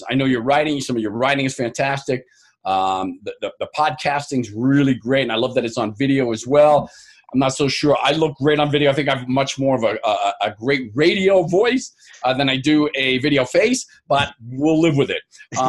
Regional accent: New York, United States; And New York is beautiful. I love it. I go back often as much as possible. It's my hometown.

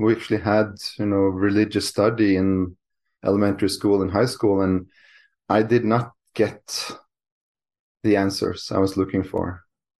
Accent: Norway; I grew up in Norway, and my family was very close to nature.

